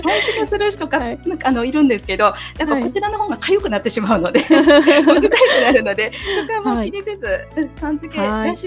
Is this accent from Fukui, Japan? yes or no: yes; Fukui, Japan; 現在会社員をしながら地元福井県で